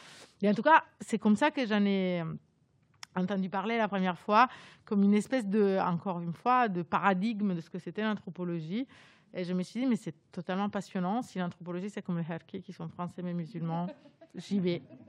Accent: Italy; French is a second language; moved away as an adult; now in France; Moi, je suis italienne, comme vous pouvez l'entendre, mon accent, duquel j'arrive absolument pas à me séparer.

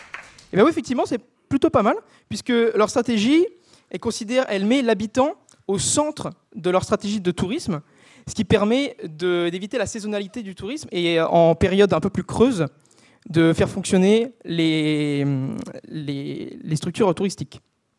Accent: Normandy, France; Et en fait, chez nous, en Normandie

